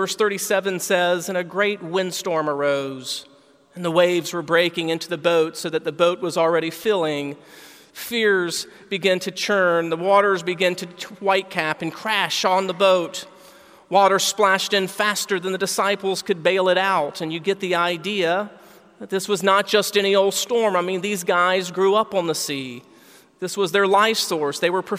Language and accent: English; Florida, United States; I grew up on the east coast of Florida, and I used to love it.